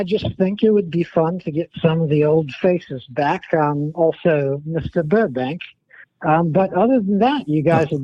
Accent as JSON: {"language": "English", "country": "United Kingdom", "lives_now": "Virginia, United States", "said": "Though I'm from the old country, if you catch my drift."}